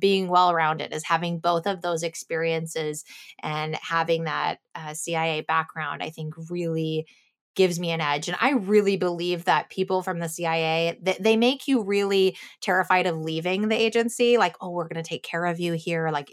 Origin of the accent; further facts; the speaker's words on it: Chicago, Illinois, United States; I grew up in Chicago area with like cornfields. So there was no rock climbing for me.